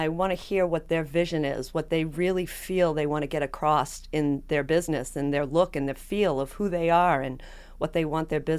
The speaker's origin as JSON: {"language": "English", "town": "Boston", "region": "Massachusetts", "country": "United States", "tie": "born or raised there", "lives_now": "Plymouth, United States", "said": "No, I grew up in Boston, the Rosendale section of Boston."}